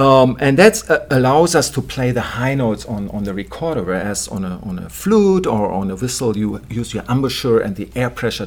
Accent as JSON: {"language": "English", "country": "Germany", "tie": "born or raised there", "also_born_or_lived": "Netherlands", "second_language": "English", "moved": "as an adult", "said": "I grew up in Germany, as I said, and then I went to the Netherlands and studied music"}